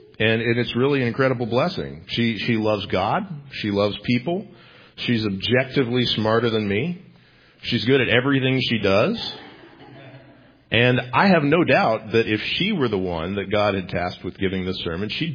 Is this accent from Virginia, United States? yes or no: no; Texas, United States; I grew up in Texas. I grew up in a Southern Baptist background.